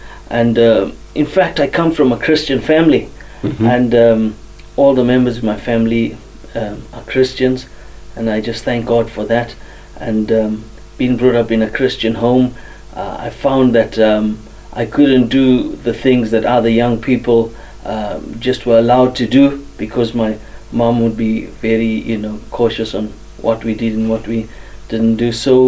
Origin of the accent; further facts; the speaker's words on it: Zimbabwe; I come from Zimbabwe, and Zimbabwe is in the southern part of Africa. And I was born in Zimbabwe, and I've got two brothers and two sisters, and that's just basically, you know, where I come from.